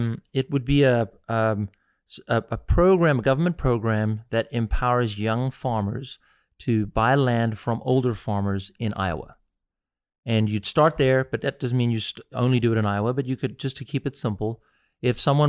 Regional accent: South Africa; now in United States; I grew up in South Africa where I grew up during the apartheid era.

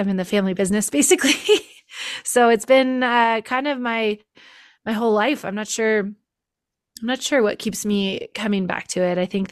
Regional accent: Lake Tahoe, United States; I grew up here in Lake Tahoe.

